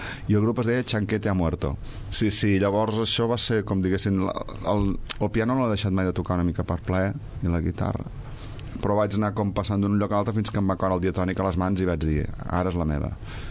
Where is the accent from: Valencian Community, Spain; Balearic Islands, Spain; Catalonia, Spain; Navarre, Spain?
Catalonia, Spain; Sabadell; com a bon sabadellenc, tinc la meva colla.